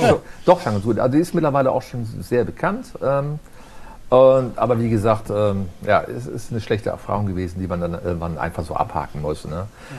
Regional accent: Aachen, North Rhine-Westphalia, Germany; ich komme aus dem Rheinland, aus Aachen und bin, habe da schon, ich sag mal, professionell Musik gemacht

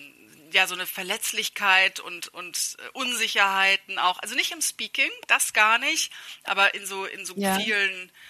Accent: Germany; accent: German; ich erlaube mir mit meinem deutschen Akzent im Englischen auf die Bühne zu gehen

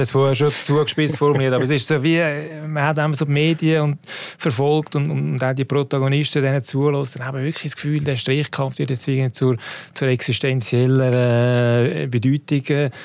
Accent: Zurich, Switzerland; Ich bin ja neutral, ich bin ja als Zürcher da.

